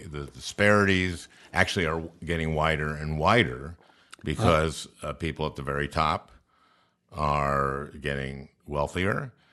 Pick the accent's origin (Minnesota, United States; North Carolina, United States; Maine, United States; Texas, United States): Minnesota, United States; St. Louis Park; I was born in 1951. I grew up in St. Louis Park, middle class. Dad was a printing salesman. Didn't graduate high school.